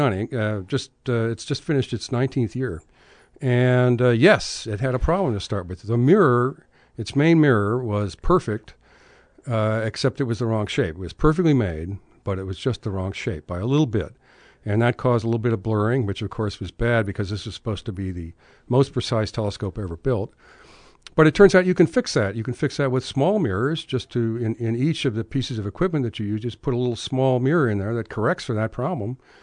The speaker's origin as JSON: {"language": "English", "town": "San Francisco", "region": "California", "country": "United States", "tie": "born there", "said": "Well, I was born in San Francisco"}